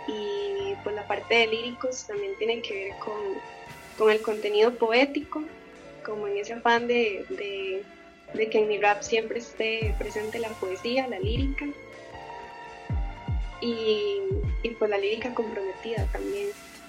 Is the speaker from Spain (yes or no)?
no; San José, Costa Rica; also born or lived in Heredia; Sí, originaria aquí de los barrios de San José. Y pues sí, he vivido como en Heredia también. Cuando estuve haciendo el EP al inicio, estaba viviendo en Heredia, sí.